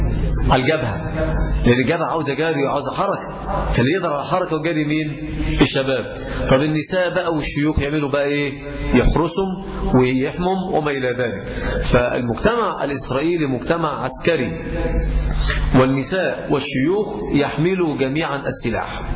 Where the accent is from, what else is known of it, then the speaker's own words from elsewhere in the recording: Egypt; عندنا في مصر خلاص يحل التقاعد